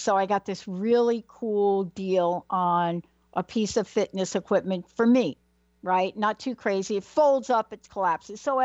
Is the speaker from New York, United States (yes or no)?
yes; New York City, New York, United States; You know, look, I'm from New York, yeah? Born in the Bronx.